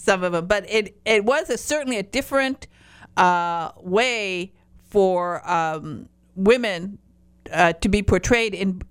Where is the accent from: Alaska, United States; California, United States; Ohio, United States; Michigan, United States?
Michigan, United States; Highland Park; also born or lived in Upper Peninsula, United States; I was born in the Upper Peninsula, but I was raised in Highland Park, Michigan.